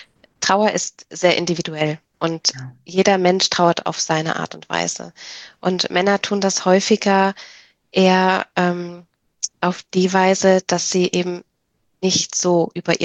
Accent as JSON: {"language": "German", "region": "Rhineland", "country": "Germany", "said": "Wie gesagt, ich bin Rheinländerin"}